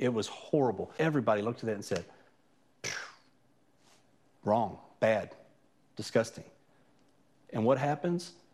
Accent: Louisville, Kentucky, United States; I grew up in the West End, which is the urban area of Louisville.

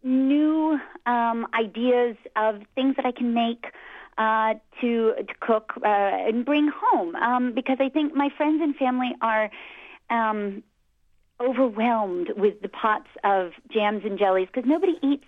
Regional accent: New Jersey, United States; moved away as an adult; now in Geneva, Switzerland; No, I'm born and bred in New Jersey, but have been living over here in Europe, various places in Europe, since 2001 and working over here.

